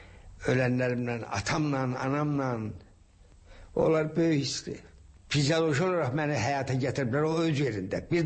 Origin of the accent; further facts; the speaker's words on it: Shaki, Azerbaijan; Uşaqlığım əsasən Şəkidə olmuşam. Uşaqlığım mənim torpağımla bağlı olub.